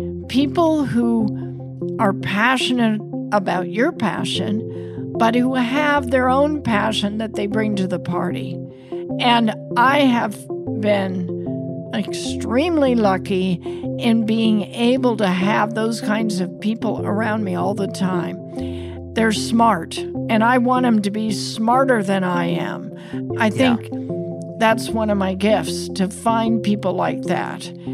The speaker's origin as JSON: {"language": "English", "region": "Iowa", "country": "United States", "tie": "born or raised there", "said": "I still feel like I'm that little Iowa girl, you know, growing up in the Midwest, having that hard work ethic"}